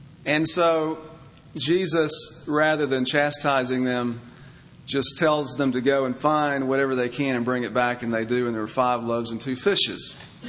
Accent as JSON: {"language": "English", "town": "Memphis", "region": "Tennessee", "country": "United States", "said": "We are from Memphis, Tennessee, and perhaps most of you have heard of Federal Express Corporation."}